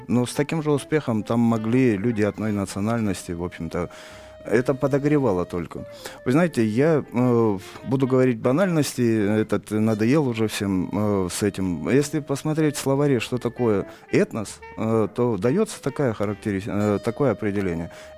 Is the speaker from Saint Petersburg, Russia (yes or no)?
no; Karachay-Cherkessia, Russia; Я сам из Карачаева-Черкесии, там 30% населения русских.